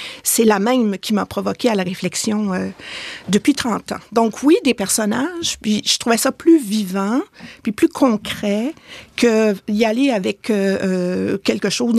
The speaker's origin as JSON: {"language": "French", "region": "Quebec", "country": "Canada", "said": "Mais moi, je viens du Saguenay en plus."}